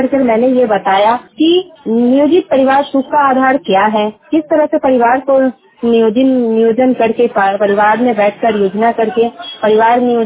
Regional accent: Bihar, India; मैं सारण की रहने वाली हूँ।

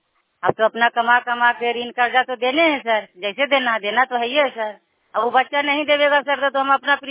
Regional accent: Nagarnausa, Bihar, India; लड़की के नगर नौसा प्रखंड के रहने वाला हूँ।

